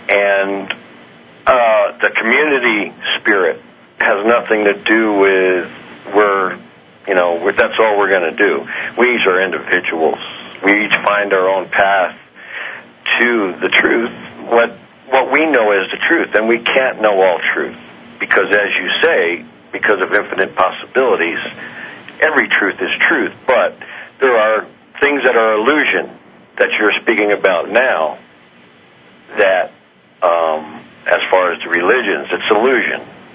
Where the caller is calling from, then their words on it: Albuquerque, New Mexico, United States; I'm calling from Albuquerque.